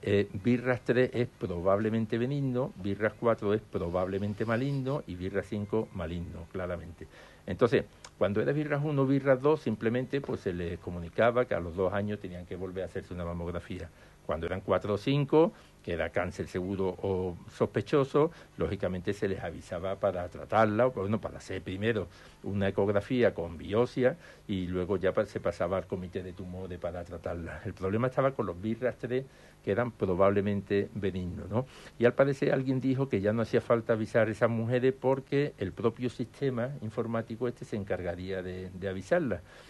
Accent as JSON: {"language": "Spanish", "town": "Huelva", "region": "Andalusia", "country": "Spain", "tie": "born or raised there", "said": "mi tierra chica que es Huelva y mi tierra grande que es España"}